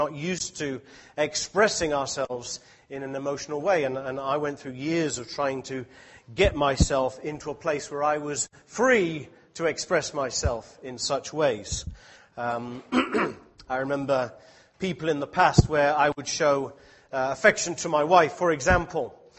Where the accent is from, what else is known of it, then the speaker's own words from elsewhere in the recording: England, United Kingdom; Now, I am an English person through and through, as far as I'm aware. I don't have any other blood in me, so I can speak with a bit of experience. I've lived in England most of my life